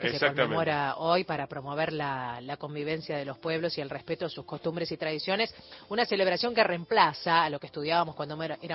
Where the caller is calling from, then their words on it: Rosario, Santa Fe, Argentina; de Rosario, saludos.